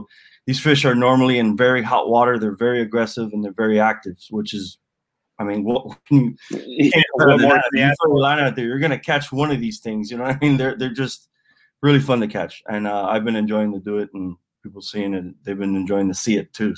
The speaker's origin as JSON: {"language": "English", "town": "Miami", "region": "Florida", "country": "United States", "tie": "born or raised there", "said": "Well, like you said … I'm a avid angler down here in Miami, Florida. So I'm a native."}